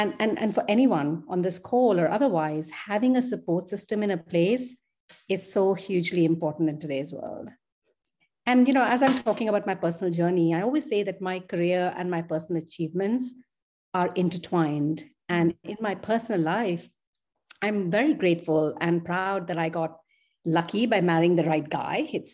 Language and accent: English; Kolkata, West Bengal, India; English is a second language; moved away as an adult; also born or lived in London / Paris / Munich / Vienna; So, I am Indian. I am originally from Kolkata in India. And as you suggested, I have over the last 20 years worked and studied in many cities across Europe, including London, Paris, Munich, and Vienna.